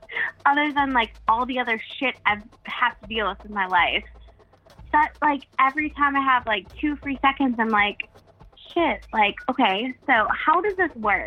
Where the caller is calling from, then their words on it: South Carolina, United States; I'm calling from South Carolina.